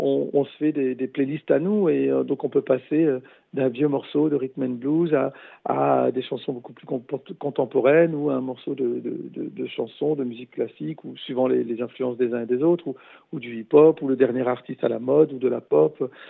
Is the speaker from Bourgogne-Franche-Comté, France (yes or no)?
no; Roubaix, Hauts-de-France, France; Bah, moi, je suis né, j'ai grandi à Roubaix